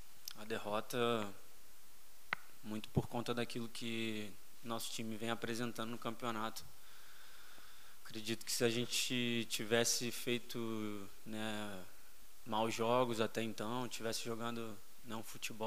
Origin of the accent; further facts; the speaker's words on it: Rio de Janeiro, Brazil; Fui para casa, eu sou do Rio, né?